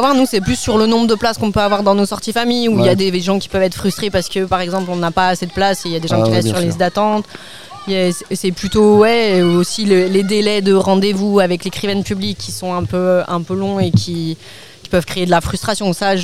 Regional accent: Saint-Martin-d'Hères, Auvergne-Rhône-Alpes, France; Moi je viens de Saint-Martin-d'Hers, donc c'est un peu l'autre côté de la rue.

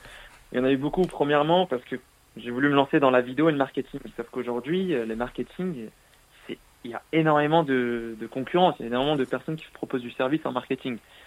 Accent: Lille, Hauts-de-France, France; now in Marseille, France; j'ai grandi à Lille, dans le nord de la France. Et entre deux, j'ai voulu changer de ville. J'arrive à Marseille

